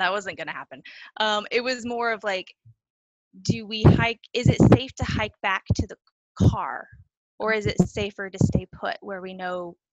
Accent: Texas, United States; I'm thinking, okay, I'm from Texas.

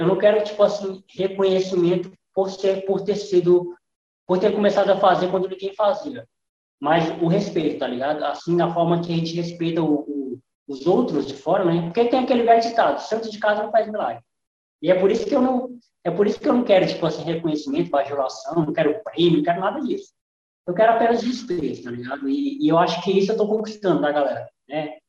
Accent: Acre, Brazil; eu tenho muito orgulho na minha terra, do Acre, da minha cidade. E eu sempre falo isso, né? Eu sou um podcast acreano, porque eu levanto o pessoal daqui, eu levanto a galera daqui.

